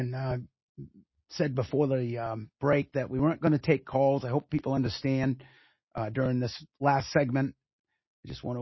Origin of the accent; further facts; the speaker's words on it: Gorham, Maine, United States; But, you know, growing up in Gorham and really experiencing that community upbringing.